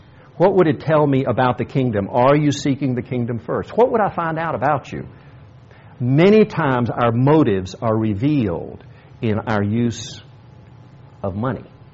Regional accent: South Korea; When I was growing up in Korea, sometimes we'd play in the rice paddies and in the creeks

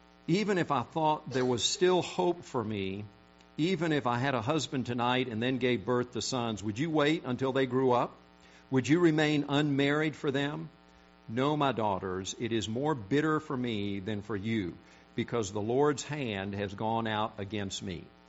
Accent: South Korea; I was born and raised in Korea.

